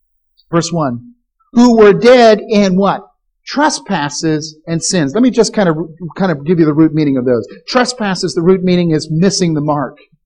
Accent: South Carolina, United States; For instance, I'm from South Carolina.

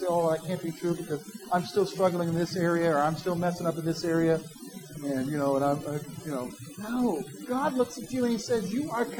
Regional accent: South Carolina, United States; You know, I come from South Carolina. My dad comes from North Carolina.

